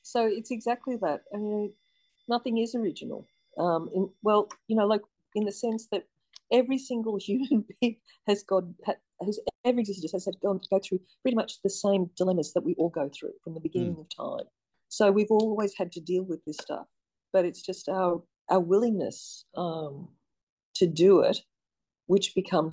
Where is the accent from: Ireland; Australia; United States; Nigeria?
Australia; It is also me being an Australian, and an Australian.